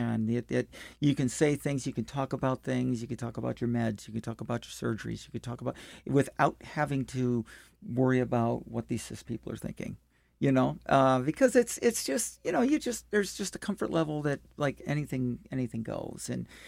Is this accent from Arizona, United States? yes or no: no; St. Louis, Missouri, United States; And growing up in St. Louis through high school, everything, I mean, there was one black kid in our high school.